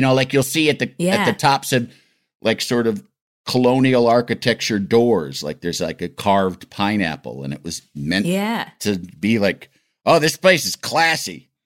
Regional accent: Illinois, United States; Well, I know growing up in Illinois, getting a pineapple instead, you know, that wasn't in a can seemed magical.

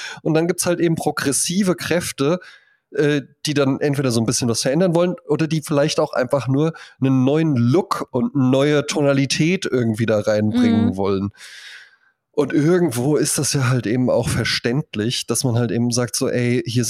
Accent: Wetzlar, Hesse, Germany; Da war in Wetzlar, wo ich herkomme, da gibt es auch recht weit verbreitete freikristliche Gemeinden.

